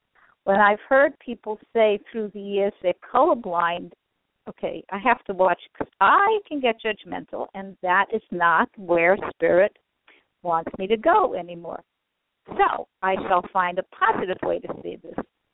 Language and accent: English; New York, United States; Now, I'm from New York, which is a wonderful place for that.